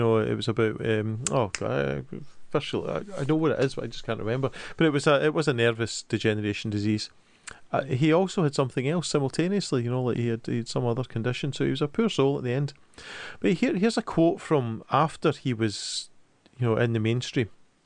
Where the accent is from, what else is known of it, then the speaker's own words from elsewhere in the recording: Scotland, United Kingdom; I'm a Scottish left-wing family boy